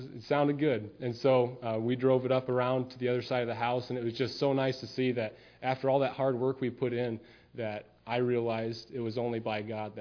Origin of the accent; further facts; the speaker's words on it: Norfolk, Nebraska, United States; I'm from Norfolk, Nebraska, and I attend the Norfolk Restoration Branch up there.